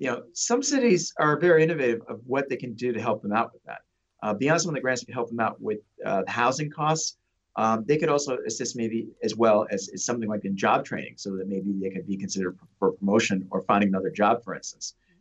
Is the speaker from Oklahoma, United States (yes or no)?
no; West Hartford, Connecticut, United States; my hometown of West Hartford, where I grew up, you're seeing bidding wars now